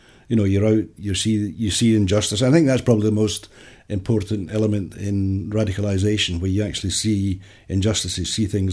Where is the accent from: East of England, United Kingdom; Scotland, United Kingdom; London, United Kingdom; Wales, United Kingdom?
Scotland, United Kingdom; Glasgow; growing up in the Glasgow of the late 1940s and the early 1950s.